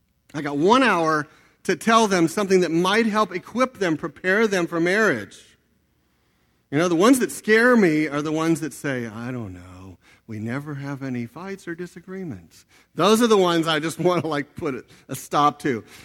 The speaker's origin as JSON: {"language": "English", "region": "Texas", "country": "United States", "said": "But we went to this place, and we're all from Texas. We don't know anything. We can barely breathe. It's in Colorado."}